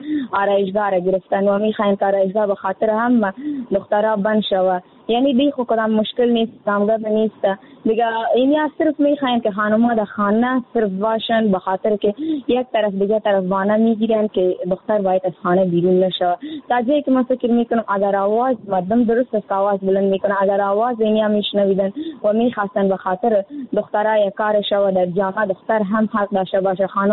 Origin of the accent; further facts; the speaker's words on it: Afghanistan; یعنی در جامعه همه ما افغان هستیم